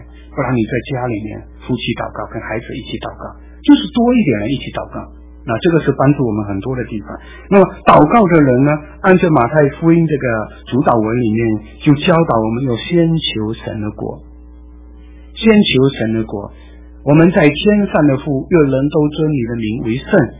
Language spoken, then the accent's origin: Chinese; China; 那我们自己中国人对于自己十几亿的同胞啊，我们现在中国啊